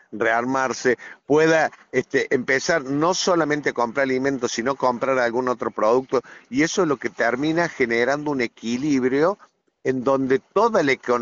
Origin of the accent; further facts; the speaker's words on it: Argentina; nos terminan preocupando como argentinos, pues decir, che, ¿a dónde estamos parados?